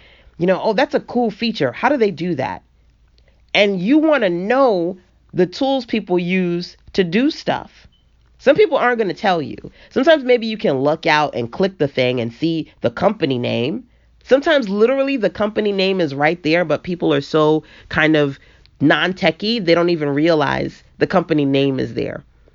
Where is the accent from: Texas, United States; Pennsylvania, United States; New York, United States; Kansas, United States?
New York, United States; Brooklyn; now in North Carolina, United States; a Brooklyn girl living in a Southern world, because I'm from New York and now I live in North Carolina.